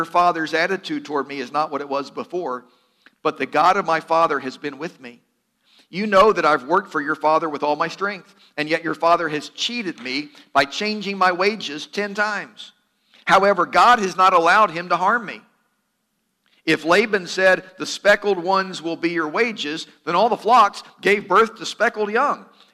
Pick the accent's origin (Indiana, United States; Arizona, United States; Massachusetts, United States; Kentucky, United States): Kentucky, United States; Okay, so I'm from Kentucky. It's all right.